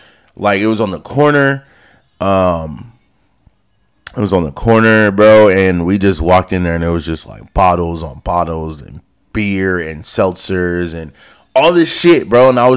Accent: California, United States; and I'm from California too.

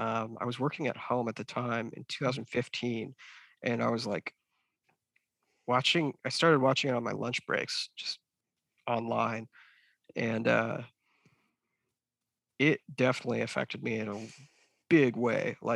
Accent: United States; I grew up not far from where you're at. I grew up in Brown County out in the woods. So my parents live out in the woods

